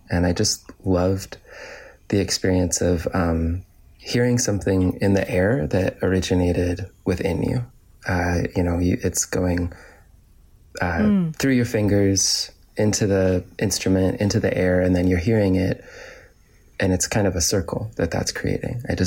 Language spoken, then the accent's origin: English; Gearhart, Oregon, United States; Well, I grew up on the Oregon coast in a small town of 1,000 people, 2,000 in the summer with the tourists. It was a beautiful spot.